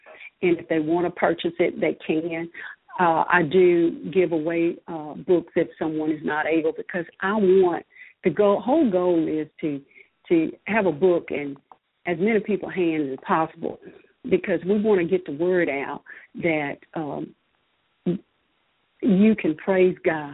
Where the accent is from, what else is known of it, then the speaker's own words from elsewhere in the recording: Crawfordville, Mississippi, United States; out from my hometown, which is Crawfordville, Mississippi.